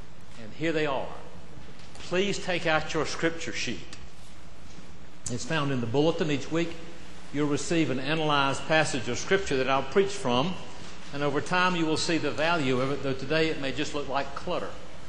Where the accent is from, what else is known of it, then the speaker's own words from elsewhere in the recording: Charleston, South Carolina, United States; See, I'm from Charles, South Carolina, the home